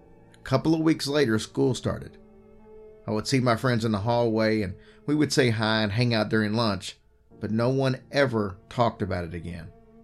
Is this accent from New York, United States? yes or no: no; Albuquerque, New Mexico, United States; I grew up in Albuquerque, New Mexico. I grew up very close to the zoo, with a ditch in the Rio Grande River that ran along the zoo.